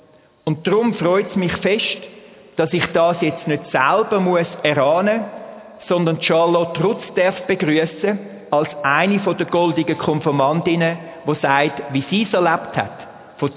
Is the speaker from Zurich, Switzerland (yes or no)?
yes; Zurich, Switzerland; Ich bin dort noch in der Primarschule gewesen. Was geheissen hat in Zürich. Die Zusammenstöße, nicht weit weg von dort, wo ich aufgewachsen bin